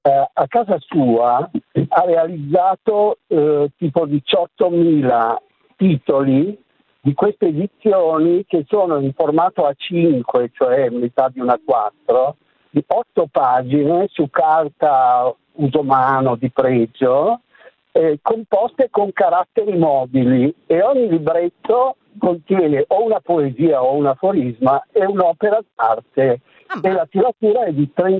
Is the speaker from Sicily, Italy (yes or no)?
no; Milan, Lombardy, Italy; No, io sono di Milano